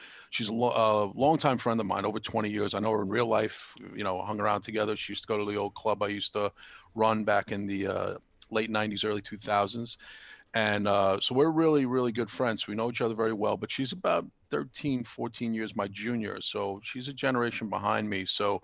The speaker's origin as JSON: {"language": "English", "region": "New York", "country": "United States", "tie": "born or raised there", "said": "we had a lot of stories growing up in New York and growing up in Queens and Brooklyn"}